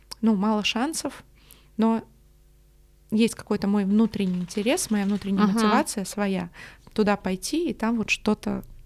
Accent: Tbilisi, Georgia; Я из Грузии родом, из Тбилиси. Мы жили в таком многонациональном большом доме, где все очень активно общались.

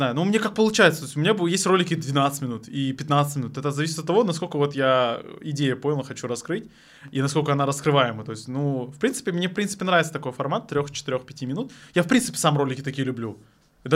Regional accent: Armyansk, Crimea, Ukraine; Я вообще с Крыма. Я родился в Крыму. Вот. На северном городе, короче. В северном городе Крыма. Короче, Армянск называется. Это город между Херсонской и Крымской областями. Прям на перешейке.

